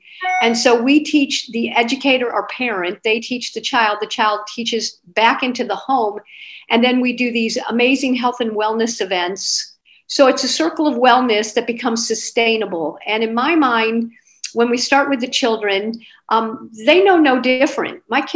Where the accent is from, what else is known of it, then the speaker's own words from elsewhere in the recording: St. Louis, Missouri, United States; She's been ever, and we're both from St. Louis.